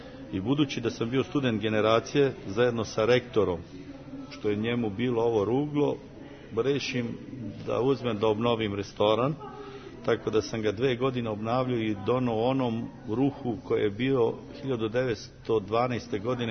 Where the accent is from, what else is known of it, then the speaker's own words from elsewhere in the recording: Belobreška, Caraș-Severin County, Romania; a to je moje rodno selo Belobreška